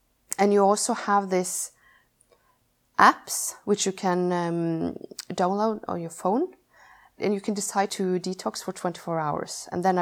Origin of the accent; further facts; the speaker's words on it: Norway; and I'm from Norway.